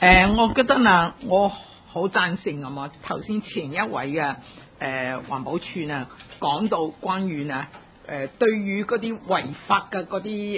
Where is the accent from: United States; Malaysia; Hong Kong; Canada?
Hong Kong; 一边呢我哋香港人 養佢，另一方面係非法打工啊。